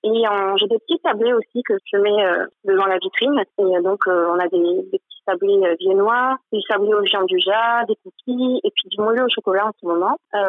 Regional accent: Carpentras, Provence-Alpes-Côte d'Azur, France; Alors déjà, je suis née à Carpentras. Donc, j'ai fait toute ma scolarité ici et j'ai travaillé en Vaucluse. Donc, j'étais basée sur Carpentras.

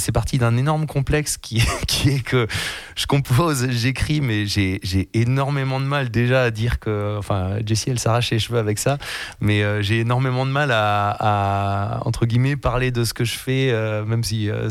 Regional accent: Auvergne-Rhône-Alpes, France; Eh ben nous, on est du sud de l'Ardèche justement.

